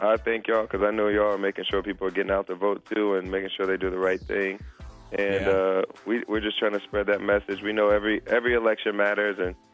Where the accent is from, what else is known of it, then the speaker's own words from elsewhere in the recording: Ohio, United States; I'm going to my home state of Ohio.